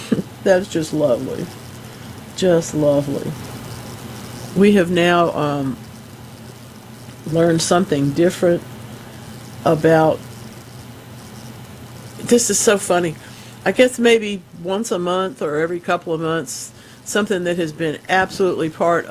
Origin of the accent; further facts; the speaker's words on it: Gulfport, Mississippi, United States; I grew up in Gulfport, you know, they were practically tall as the house, beautiful oleanders, big old things